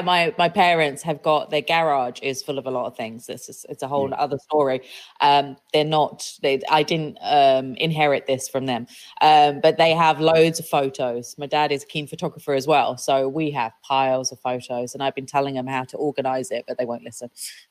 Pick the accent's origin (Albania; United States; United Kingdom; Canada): United Kingdom; South East England; which is southeast of England, which is my side of the hood, even though I'm from Kent